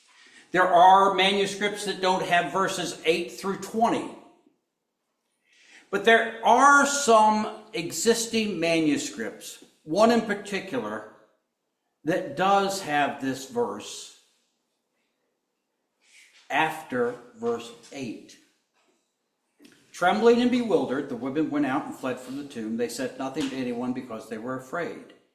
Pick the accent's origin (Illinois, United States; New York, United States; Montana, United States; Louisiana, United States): Illinois, United States; Chicago; No, I'm not. I'm from Chicago. I just speak funny.